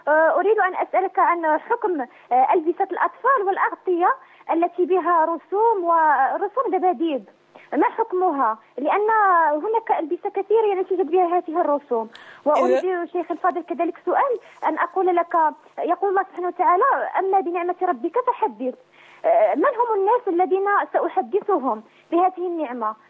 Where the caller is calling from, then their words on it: Morocco; من المغرب.